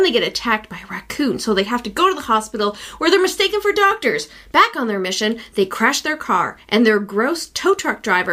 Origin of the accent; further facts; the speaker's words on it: Canada; We're Canadian. Let's eat more bacon.